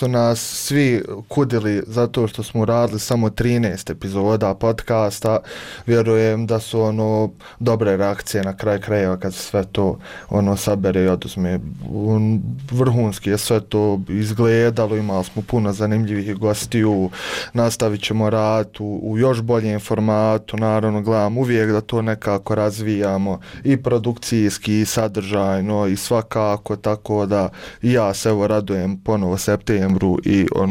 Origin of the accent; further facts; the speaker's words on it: Odžak, Federation of Bosnia and Herzegovina, Bosnia & Herzegovina; now in Sarajevo, Bosnia and Herzegovina; ja sam na primjer iz Odžaka, koji nije u Sarajevu, nego mali gradić na sjeveru Bosne i Hercegovine, i tu sam već neki 7 godina u Sarajevu